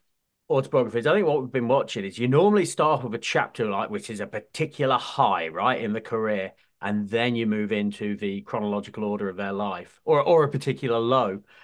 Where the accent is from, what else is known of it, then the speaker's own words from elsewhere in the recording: England, United Kingdom; this might have stuck out more to me as an English person